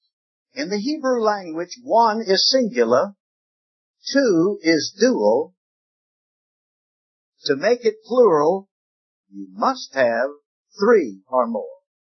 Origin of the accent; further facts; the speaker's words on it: Richmond, Virginia, United States; the latter part of 1954 in my hometown of Richmond, Virginia.